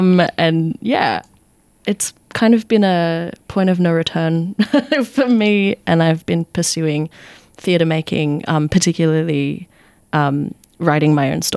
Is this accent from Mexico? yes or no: no; Australia; now in United Kingdom; And it was an exploration of my identity as a Filipina Australian person living in the UK at the time.